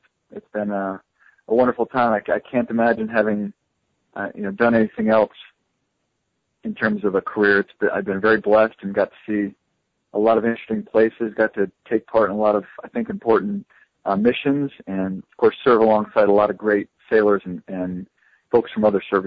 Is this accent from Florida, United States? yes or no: no; New York, United States; my mom, you know, served in the bank industry for a while in my hometown in upstate New York.